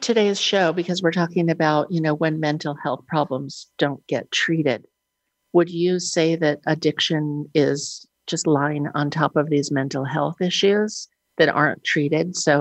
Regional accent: New York City, New York, United States; And I grew up in New York City. So we probably did a lot of things that we shouldn't have.

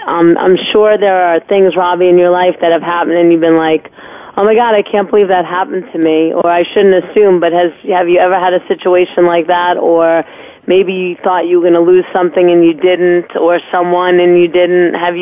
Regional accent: New York, United States; I know that because I'm from New York myself.

